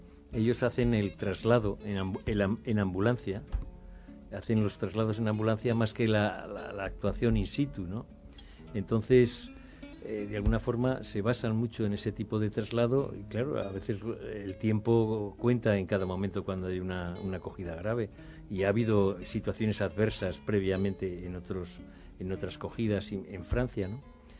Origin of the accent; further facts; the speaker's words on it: Spain; desde nuestra mentalidad, aquí como españoles y a lo que nos dedicamos en este sentido